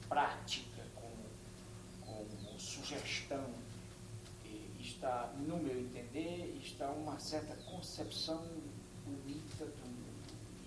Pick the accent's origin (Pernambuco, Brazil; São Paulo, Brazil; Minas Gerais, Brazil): Pernambuco, Brazil; Recife; born there; essa é a casa exatamente onde eu nasci e que há 3 anos atrás ou 4 foi demolida. E eu confesso que eu fui ao Recife